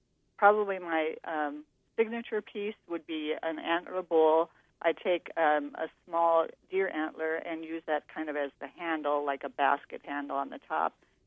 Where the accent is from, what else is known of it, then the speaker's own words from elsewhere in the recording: Paunceford, Minnesota, United States; I grew up in a small town named Paunceford, Minnesota. It's close to Park Rapids.